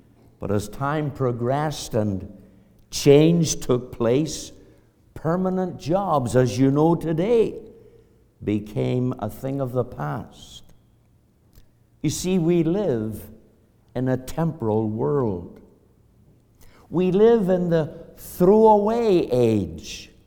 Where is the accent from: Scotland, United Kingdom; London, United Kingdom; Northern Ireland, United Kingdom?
Northern Ireland, United Kingdom; Belfast; moved away as an adult; now in Canada; Back in 1972, when my wife Dorothy and I emigrated to Canada from Belfast, Northern Ireland, and that's the reason I talk so funny.